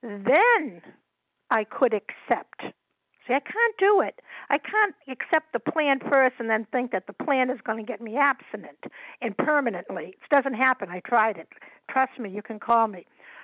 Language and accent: English; Massachusetts, United States; I'm from Massachusetts, Tom Brady country.